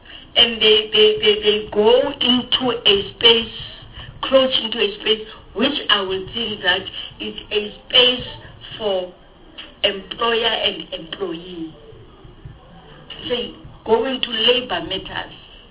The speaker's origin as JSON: {"language": "English", "region": "Eastern Cape", "country": "South Africa", "said": "I'm coming from the Eastern Cape, and I sit in the structure of the Eastern Cape in terms of the Party of Health."}